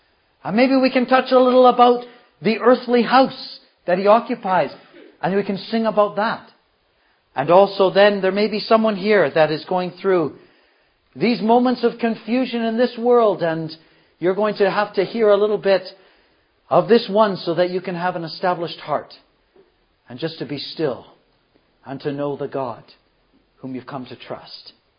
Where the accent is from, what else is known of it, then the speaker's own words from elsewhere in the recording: Canada; And I came from Canada.